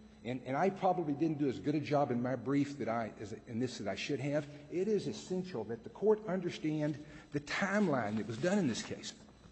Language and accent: English; Marfa, Texas, United States; from Marfa, Texas, and I have been asked to bring